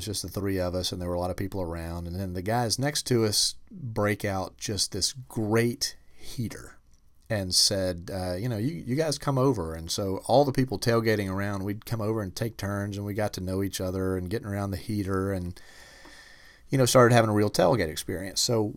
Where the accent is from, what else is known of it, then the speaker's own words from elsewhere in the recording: Atlanta, Georgia, United States; Chick-fil-A Bowl's in my hometown. In Atlanta